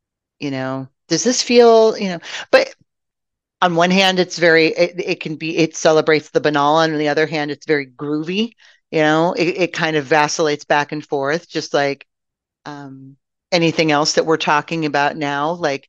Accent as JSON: {"language": "English", "town": "Michigan City", "region": "Indiana", "country": "United States", "tie": "born or raised there", "said": "And I grew up in Michigan City, Indiana. And we got all the Chicago channels."}